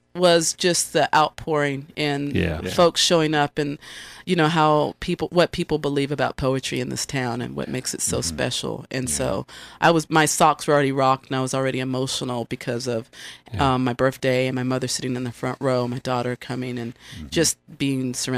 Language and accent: English; Greenville, South Carolina, United States; I'm from Greenville, and that's where my family's from, Greenville, Lawrence, and Fountain Inn, and all of those areas.